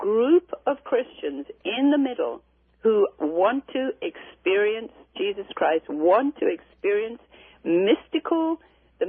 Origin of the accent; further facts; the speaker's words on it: India; is I was born and raised in India.